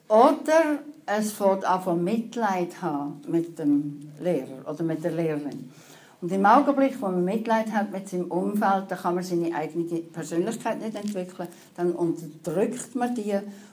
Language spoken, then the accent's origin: German; Aargau, Switzerland; also born or lived in United States; ich bin im Aargau aufgewachsen, habe die Schule besucht im Aargau, habe dann Medizin studiert, Psychiatrie gemacht, bin 5 Jahre in Amerika gewesen und im 80 zurückgekommen in die Schweiz, wieder in den Kanton Aargau.